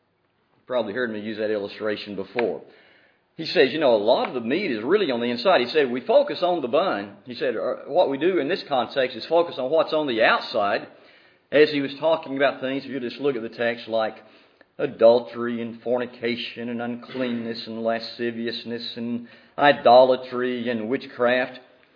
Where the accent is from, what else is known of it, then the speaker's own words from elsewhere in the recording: Mississippi, United States; he used to come and hold gospel meetings where I was growing up in Mississippi.